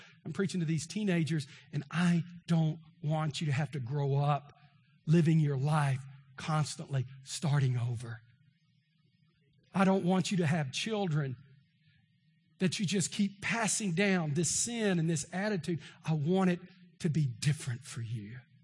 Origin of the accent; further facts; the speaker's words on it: Texas, United States; I mean, I'm from Texas. I don't understand polygamy. Not Utah.